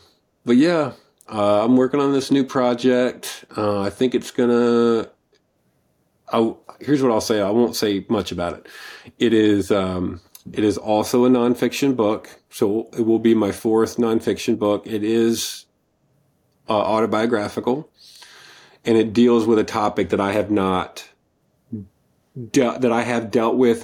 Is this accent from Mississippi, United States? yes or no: yes; Mississippi, United States; accent: Mississippi; But I still sound like I'm from Mississippi to people that, you know, that I just meet.